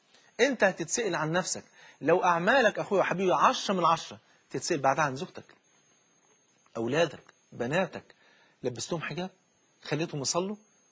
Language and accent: Arabic; Egypt; عندنا في مصر